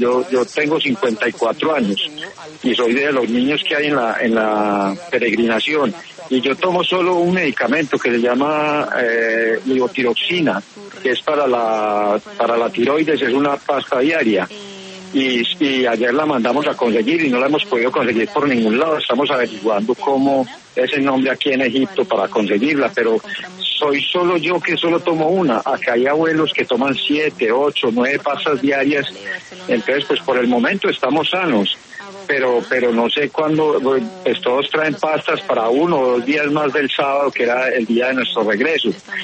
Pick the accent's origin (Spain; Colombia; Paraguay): Colombia; now in Egypt; que somos unos colombianos que queremos regresar a nuestra patria.